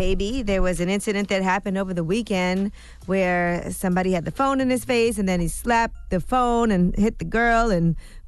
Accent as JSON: {"language": "English", "town": "Brooklyn", "region": "New York", "country": "United States", "said": "There's so many songs I want to hear because you know I'm from Brooklyn."}